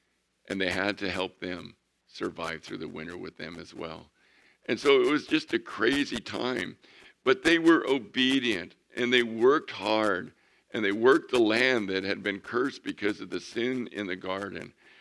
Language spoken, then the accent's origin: English; El Centro, California, United States; So I told him that I was from El Centro and that this January we'll be celebrating our 40th years of Sunday morning services.